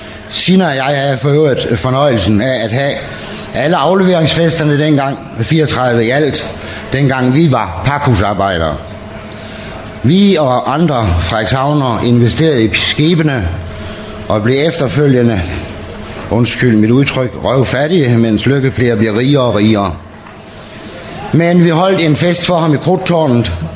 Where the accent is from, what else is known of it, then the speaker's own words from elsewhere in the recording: North Denmark Region, Denmark; vi er mange nordjyder, der respekterer dig